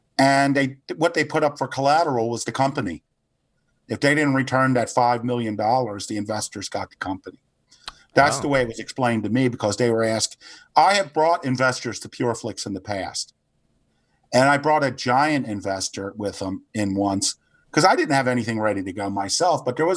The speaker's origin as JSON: {"language": "English", "town": "Baltimore", "region": "Maryland", "country": "United States", "said": "hey, I'm from Baltimore, man."}